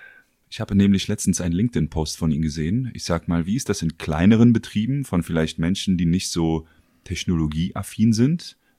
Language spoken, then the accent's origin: German; Berlin, Germany; für mich selbst als Berliner